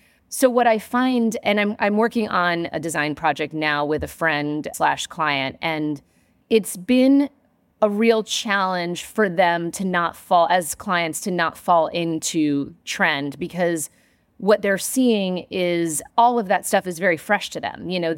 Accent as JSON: {"language": "English", "town": "New York City", "region": "New York", "country": "United States", "lives_now": "Allentown, United States", "said": "so I'm originally from Brooklyn."}